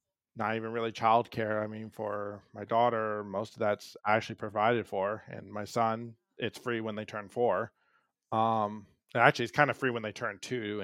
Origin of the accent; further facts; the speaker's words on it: United States; at least speaking as an American, it's scary no matter what